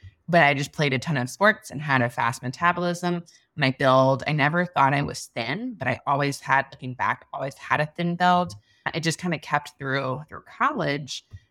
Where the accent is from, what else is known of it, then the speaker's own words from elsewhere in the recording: New Orleans, Louisiana, United States; I guess something important would be I'm from New Orleans.